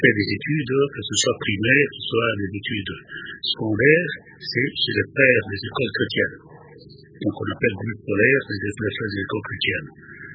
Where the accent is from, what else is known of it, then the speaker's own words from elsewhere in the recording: Bolomba, Équateur, DR Congo; Je suis originaire de l'Équateur, comme vous l'avez dit. Et vous venez de précision sur mon territoire, de terre d'origine. Je suis de Bolomba, mais je suis né ici en Bamako, en 1941.